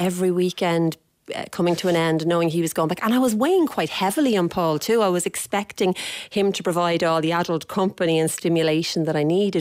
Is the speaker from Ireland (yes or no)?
yes; Dublin, Leinster, Ireland; I'm from Dublin.